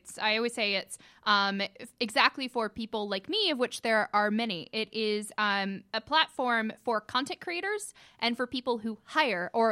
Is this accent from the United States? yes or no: yes; Cartersville, Georgia, United States; I'm originally from Cartersville.